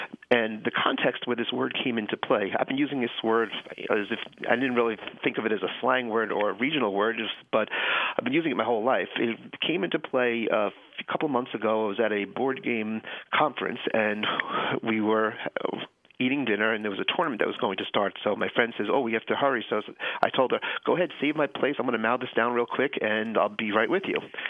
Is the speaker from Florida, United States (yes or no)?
no; Long Island, New York, United States; now in California, United States; I'm not originally from California. East Coast. I grew up in Long Island, New York.